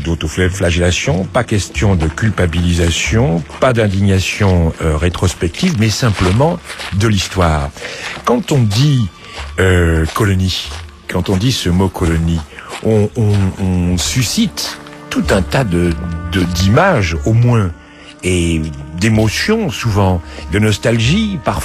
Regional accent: France; Nous sommes des citoyens français

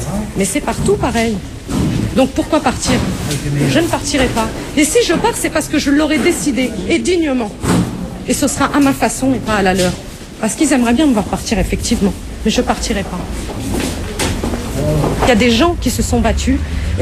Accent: Argenteuil, Île-de-France, France; born there; Alors, mon pays, c'est la France, je suis née à Argenteuil.

